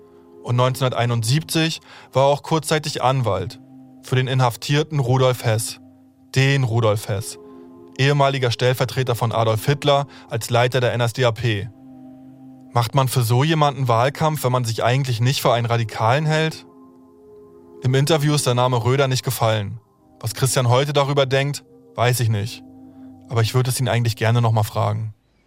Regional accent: East Germany, Germany; über meine Kindheit und Jugend im Osten

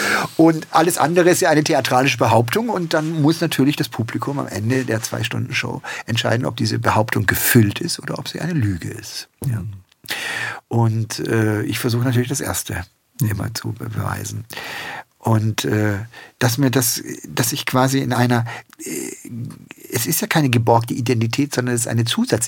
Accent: Swabia, Germany; Und ich sitze dann in den 60er Jahren als kleines Kind im Schwäbischen und meine Mutter am Klavier

